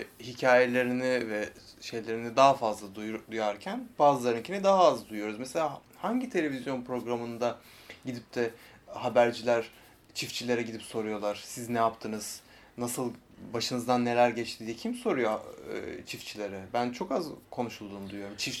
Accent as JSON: {"language": "Turkish", "region": "Ankara", "country": "Turkey", "said": "Mesela ben bilmiyorum bir Ankaralı olarak."}